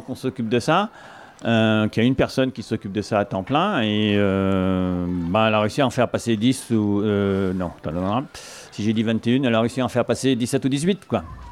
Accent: Brittany, France; Moi, je suis pas de par ici, je suis du Finistère et j'étais paysan

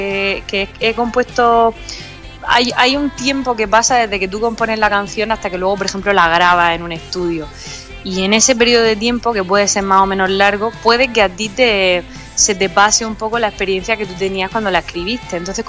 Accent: Murcia, Region of Murcia, Spain; aunque yo soy de Murcia y yo el Crea Murcia lo adoro

